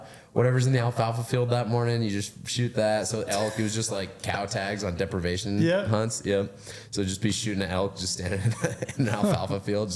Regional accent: Baker City, Oregon, United States; Baker City, Oregon.

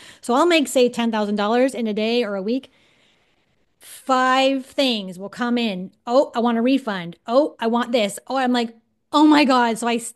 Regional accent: Toronto, Ontario, Canada; I'm from Toronto, right?

